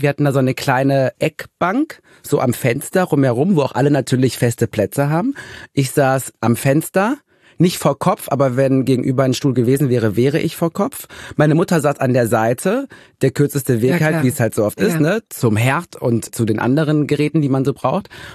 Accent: North Rhine-Westphalia, Germany; Ich komme ja auch aus dem Ruhrgebiet, ne?

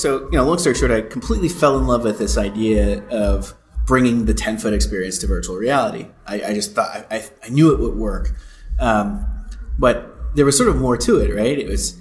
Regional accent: Menlo Park, California, United States; I'm from the Bay Area. I'm from Menlo Park.

